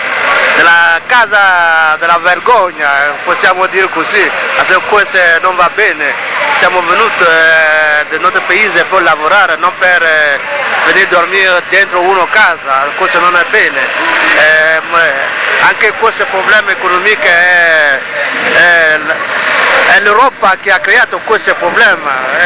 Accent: Togo; Italian is a second language; moved away as an adult; now in Italy; Io vengo da Togo, sono togolese, sono arrivato qua per lavorare per aiutare la famiglia

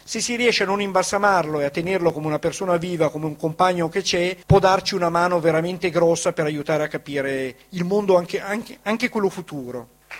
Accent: Arcore, Lombardy, Italy; io vengo da Milano, provincia di Arcore

